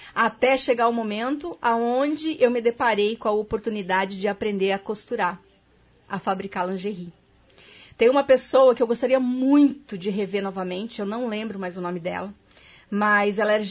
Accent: Paraná, Brazil; also born or lived in Santa Catarina; Eu nasci em Santa Catarina, me criei no Paraná, no oeste do Paraná

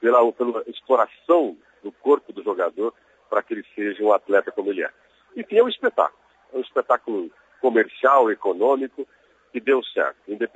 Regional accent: Brazil; A gente, como brasileiro, na própria história do futebol no país

